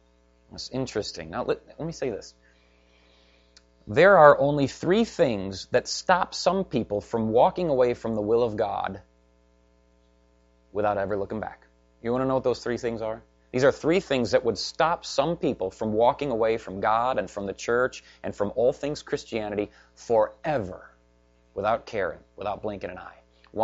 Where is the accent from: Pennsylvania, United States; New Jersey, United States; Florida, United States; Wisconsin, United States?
Wisconsin, United States; I grew up in West Central Wisconsin, and that's Dairyland down there.